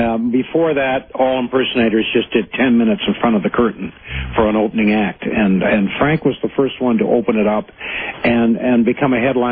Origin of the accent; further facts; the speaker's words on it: Canada; I'm a Canadian.